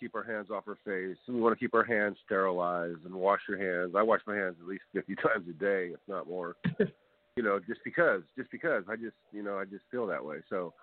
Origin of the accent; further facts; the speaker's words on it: California, United States; Yeah, I'm from California. Yeah.